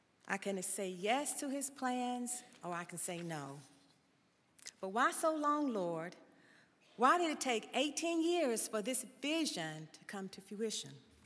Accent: Nicholasville, Kentucky, United States; I grew up in Nicholasville and was familiar with Asbury

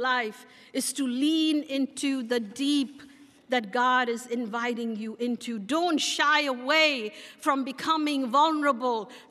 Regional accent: Mumbai, Maharashtra, India; I am from India. I am a believer from Mumbai.

